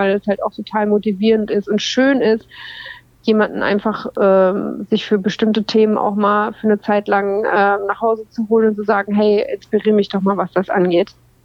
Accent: Mainz, Rhineland-Palatinate, Germany; ganz ursprünglich komme ich aus Mainz

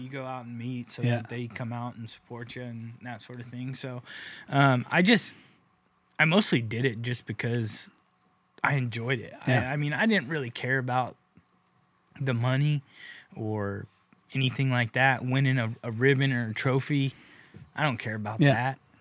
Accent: Orangevale, California, United States; So I grew up in Orangevale, California, which is basically a suburb of Sacramento. It's just across the river from Folsom, California.

